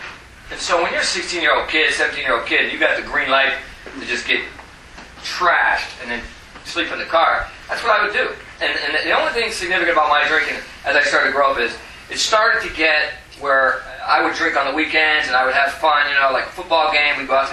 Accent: Stockton, California, United States; I grew up in California. I grew up in this town called Stockton, California.

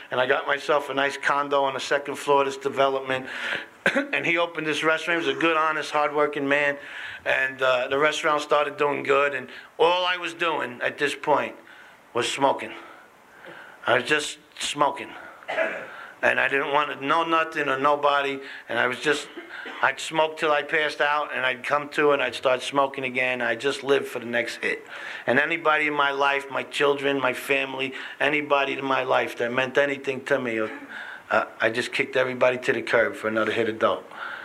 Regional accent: New York City, New York, United States; And in my neighborhood, I tell you, I come from Little Italy.

